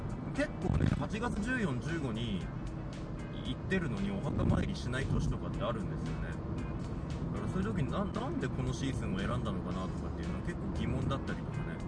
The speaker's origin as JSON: {"language": "Japanese", "town": "Sapporo", "region": "Hokkaido", "country": "Japan", "tie": "born or raised there", "said": "僕みたいに札幌市で育ってきてる人にとっては、あの他の場所ってほぼ全部田舎に見えるっていう"}